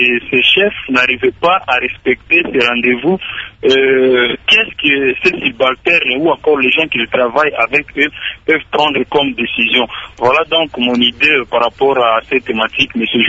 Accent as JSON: {"language": "French", "country": "DR Congo"}